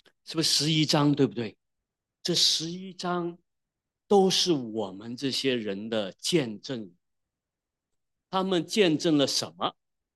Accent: Wenzhou, Zhejiang, China; 我们温州人对他特别有感情，

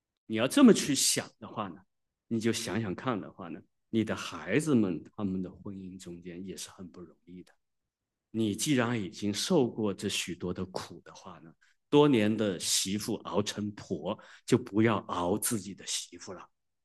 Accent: China; 其实我们作为中国人的这些父母们

